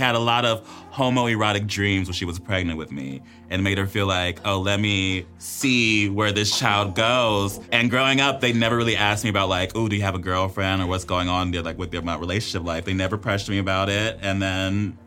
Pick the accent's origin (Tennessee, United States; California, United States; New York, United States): California, United States; Los Angeles; I'm very much in a bubble. I'm born and raised in Los Angeles. I have a very accepting family.